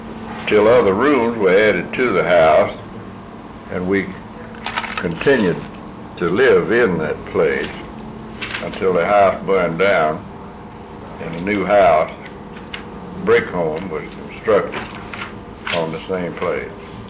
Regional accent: Montgomery, Alabama, United States; When I was about 1 year of age, we had an epidemic in Montgomery

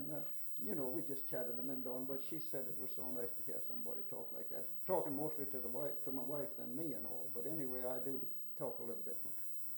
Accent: Georgia, United States; accent: southern; And we told her we were from Georgia.

